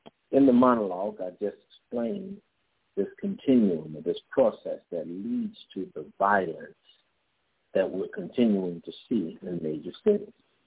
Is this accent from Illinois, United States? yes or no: yes; Chicago, Illinois, United States; I grew up in Chicago, in the urban city, in the concrete jungles of Chicago. And I don't mean on the outskirts. I mean in the inner core of the city.